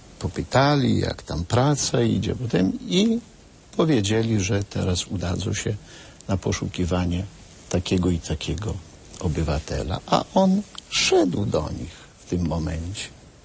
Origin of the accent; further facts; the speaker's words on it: Podlaskie Voivodeship, Poland; Moje to świadectwo dotyczy drugiego powiatu, augustowskiego, bo tam są moje rodzinne strony.